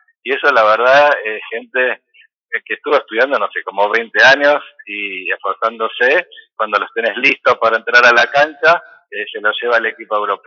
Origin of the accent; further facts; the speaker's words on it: Buenos Aires, Argentina; yo soy de Buenos Aires, y esto lo digo desde alguien que vive en Buenos Aires.